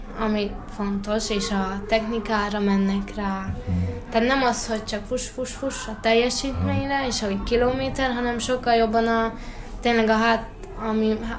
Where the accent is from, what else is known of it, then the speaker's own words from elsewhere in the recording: Hungary; Nagyon nehéz szerintem magyarként felvenni a versenyt így a kenyai futókkal.